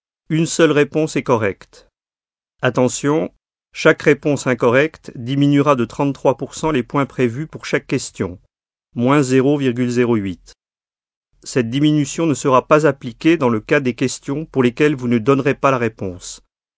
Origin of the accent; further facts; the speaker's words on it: Neuilly-sur-Seine, Île-de-France, France; also born or lived in Paris; Je suis né à Paris, dans le 17e arrondissement, et j'ai été élevé à Neuilly. J'ai fait mes études à Sainte-Croix. Et puis, à 17 ans et demi, je suis parti.